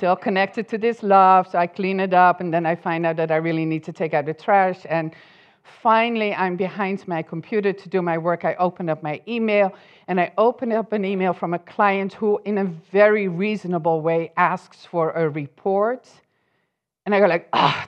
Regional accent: Netherlands; English is a second language; I'm from Holland. We really acknowledge the fast lane.

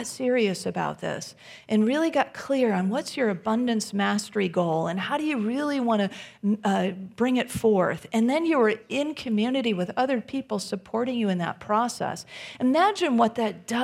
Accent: Midwest, United States; And it's chilly. I'm from the Midwest.

